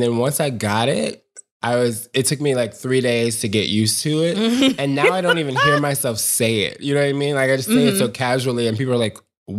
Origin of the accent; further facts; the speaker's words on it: Chicago, Illinois, United States; I always say, I'm not from the Chicago in the movies. I'm from the Chicago in the news. But at least now I live in the Chicago from the movies, which is good.